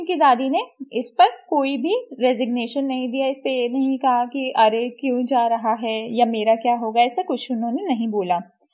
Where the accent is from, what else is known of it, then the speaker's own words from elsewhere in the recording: Sonipat, Haryana, India; मैं सोनीपत हरियाणा से बिलोंग करती हूँ।